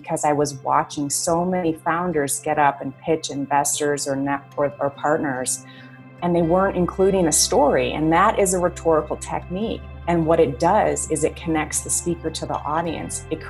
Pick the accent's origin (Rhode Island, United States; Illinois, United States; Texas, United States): Illinois, United States; Chicago; Well, I'm born and raised in Chicago.